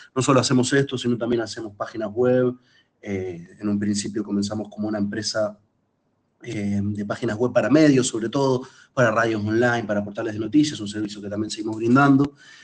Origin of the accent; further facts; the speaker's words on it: Rosario, Santa Fe, Argentina; Pero yo soy de acá, soy rosarino.